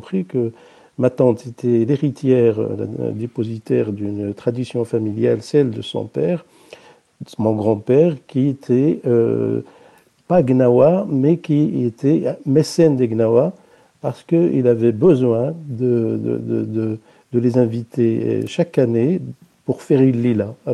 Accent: Marrakesh, Marrakesh-Safi, Morocco; Moi, je suis né à Marrakech au milieu du siècle dernier

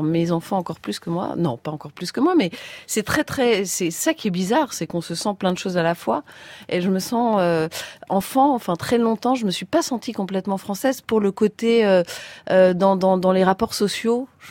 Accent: Tunisia; moi, je suis tunisienne.

